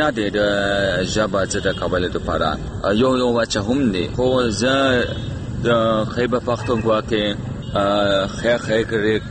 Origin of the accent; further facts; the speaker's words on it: Germany; Pashto is a second language; moved away as an adult; now in Pakistan; او زه د جرمني یم او زه دلته پښتو زده کوم.